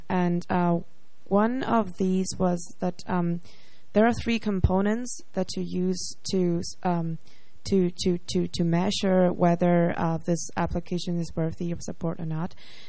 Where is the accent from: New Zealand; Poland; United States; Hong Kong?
Hong Kong; I'm from Hong Kong